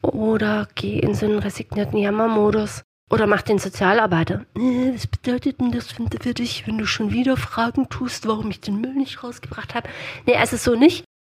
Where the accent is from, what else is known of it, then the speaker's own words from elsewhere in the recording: Southern Germany, Germany; Ich komme aus Süddeutschland, ich sag schau mal und dann erkläre ich irgendwas.